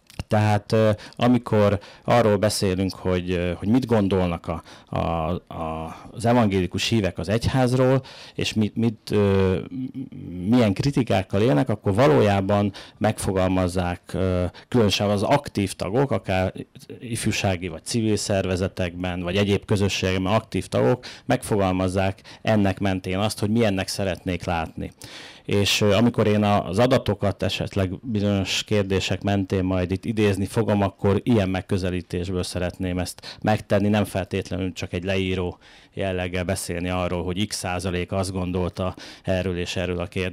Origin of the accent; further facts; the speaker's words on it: Csömör, Pest, Hungary; és viszont igen aktív evangélikus gyülekezeti életet éltem Csömörön, onnan származom, és ahol most is lakom.